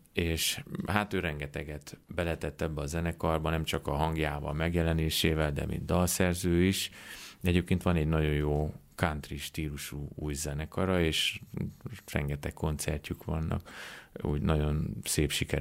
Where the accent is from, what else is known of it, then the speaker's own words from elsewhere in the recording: Debrecen, Hajdú-Bihar, Hungary; born there; Debrecenben alakultunk, én Debrecenben születtem